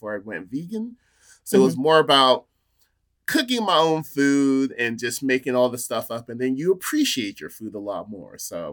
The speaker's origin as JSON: {"language": "English", "town": "Chowchilla", "region": "California", "country": "United States", "tie": "born or raised there", "said": "Growing up near Fresno, I lived in a group in a small town called Chowchilla. Very small, not a lot of people there. Our background's called Unique Way of Life."}